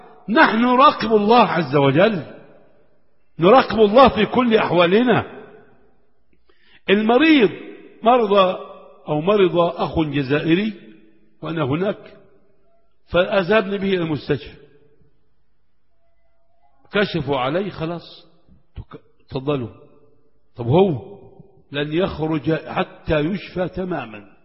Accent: Egypt; لا آمن في بلدي مصر

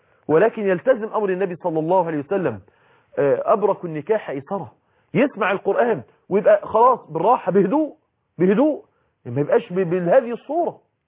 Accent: Egypt; يا جماعة أرض المدينة زي الأرض عندنا في مصر كده، أرض طينية

